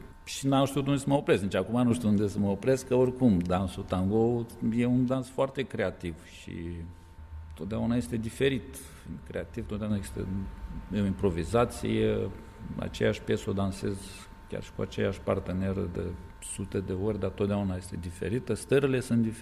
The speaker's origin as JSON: {"language": "Romanian", "town": "Abaclia", "region": "Basarabeasca District", "country": "Moldova", "said": "Sunt din Republica Moldova, din satul Abaclia, raionul Basarabeasca, acum, la graniță cu Ucraina, spre Cetatea Albă. Și da, acolo am văzut lumina zilei."}